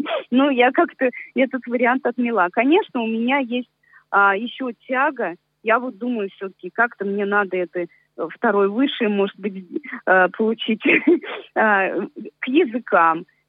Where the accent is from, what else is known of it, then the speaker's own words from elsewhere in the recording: Kazan, Tatarstan, Russia; Я родилась в Казани, живу в Казани